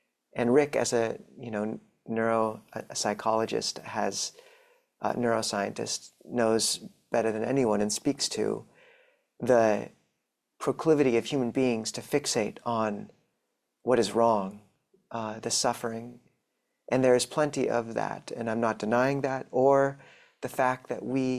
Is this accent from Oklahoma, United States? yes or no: no; Spokane, Washington, United States; now in Seattle, United States; I grew up in Spokane and went to college in Portland before going off to Thailand, where I lived for about 7 years, and 4 years ago came back to Seattle on election night.